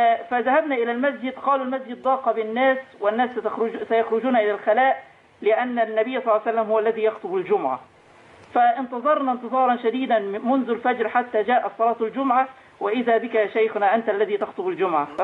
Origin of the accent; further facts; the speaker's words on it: Egypt; now in United States; أنا مصري ولكني جئت للدراسة